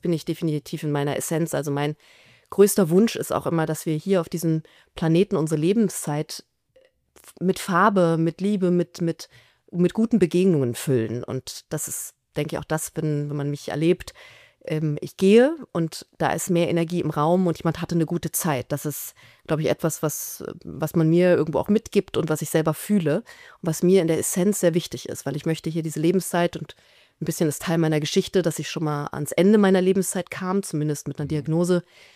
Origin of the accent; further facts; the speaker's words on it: Berlin, Germany; Da habe ich mich entschieden als Berlinerin, ich gehe den Weg runter ins Schwabenland.